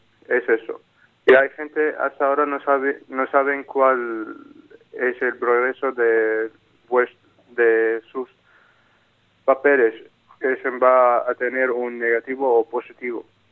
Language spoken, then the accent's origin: Spanish; Syria; Spanish is a second language; Por ejemplo, soy de Siria y no quiero un asilo político.